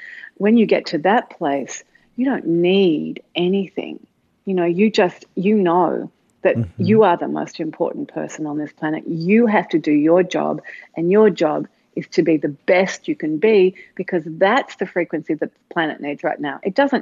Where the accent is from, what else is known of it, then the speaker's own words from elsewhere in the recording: Australia; I mean, I'm an Australian and I go to the gym in the morning.